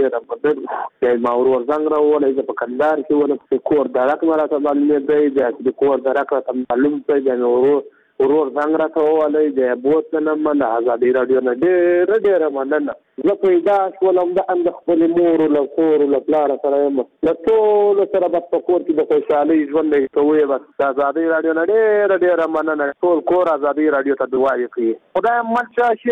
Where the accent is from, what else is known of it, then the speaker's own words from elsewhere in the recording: Zabul, Afghanistan; زه مری د زابل ولایت شنو یم